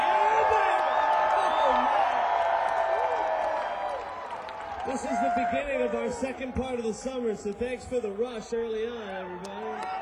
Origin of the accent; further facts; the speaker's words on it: Colorado, United States; I'm from Colorado.